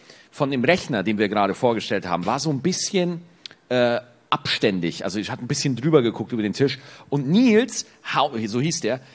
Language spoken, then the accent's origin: German; Bavaria, Germany; wenn man so Dialektsprache hat, zum Beispiel bei uns in Bayern gibt's ja heute Glückster Futzen